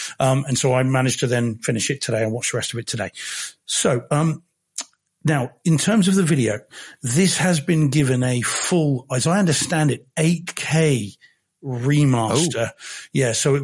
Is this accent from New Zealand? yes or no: yes; New Zealand; Yeah, as a Kiwi, always.